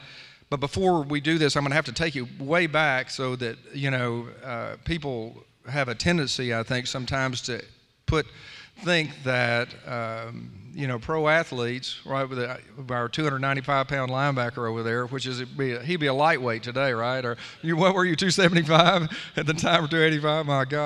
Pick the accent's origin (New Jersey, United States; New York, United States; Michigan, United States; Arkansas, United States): Arkansas, United States; Hot Springs; When I grew up in Hot Springs, Arkansas, I was a skinny kid, kind of slow